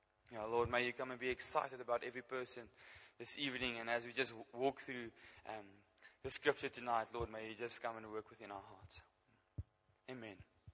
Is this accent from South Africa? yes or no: yes; Bloemfontein, Free State, South Africa; also born or lived in Ficksburg; I was born in Ficksburg, in the West Vrystaat, and I moved to Bloemfontein, to the Vrystaat. So I've been here my whole life, and I haven't been anywhere.